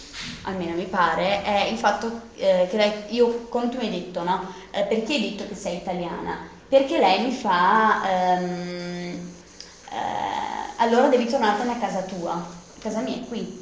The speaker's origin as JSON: {"language": "Italian", "town": "Arzignano", "region": "Veneto", "country": "Italy", "tie": "born or raised there", "said": "gli arzignanesi, gli abitanti del mio paese"}